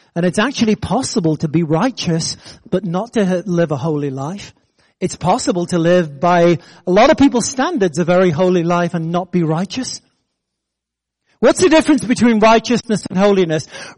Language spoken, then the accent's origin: English; United States; I'm still American. What I do doesn't change who I am.